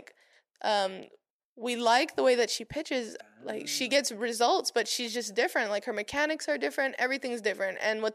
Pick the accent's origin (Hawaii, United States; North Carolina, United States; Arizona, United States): Hawaii, United States; Waianae; My parents had me on the best baseball team in Waianae in Hawaii, and that's my hometown.